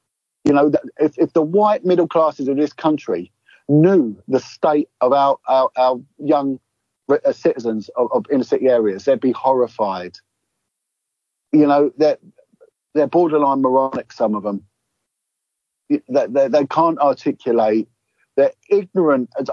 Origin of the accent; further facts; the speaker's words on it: United Kingdom; Whether they want to erode us as British people, turn us into morons, well, they've done a good job of that.